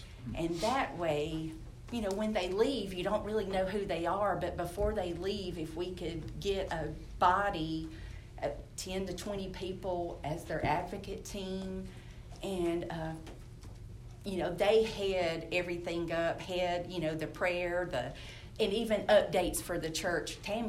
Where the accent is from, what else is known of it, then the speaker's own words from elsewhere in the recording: Alexander City, Alabama, United States; And our sending church was, I'm from Alexander City, Alabama, and that's who was our sending church.